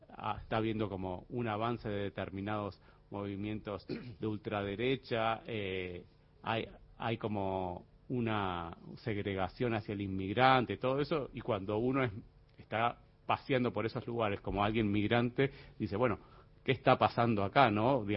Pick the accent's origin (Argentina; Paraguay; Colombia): Argentina; now in Madrid, Spain; yo vengo acá y obviamente me siento argentino, soy lo más argento que hay, pero a su vez hay ciertas cosas que ya me parecen ajenas. Vivo en Madrid, no me siento español, pero hay cosas que me parecen cercanas y me gustan.